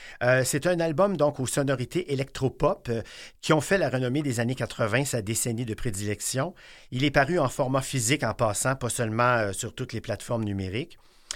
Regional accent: Quebec, Canada; Chez nous, au Québec

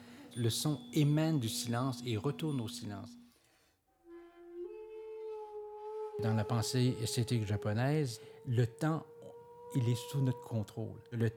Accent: Quebec, Canada; born there; Je suis gaspésien de naissance.

